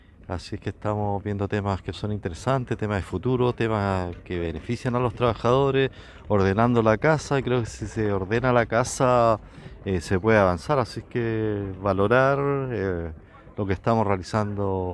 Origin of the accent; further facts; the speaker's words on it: Chile; y eso nos beneficia como trabajadores, como empresa y también como chilenos